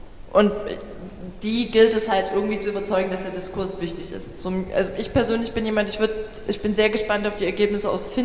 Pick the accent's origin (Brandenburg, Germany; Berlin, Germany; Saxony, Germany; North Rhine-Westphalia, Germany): Saxony, Germany; Ich komme aus dem Vogtland, ich darf das sagen.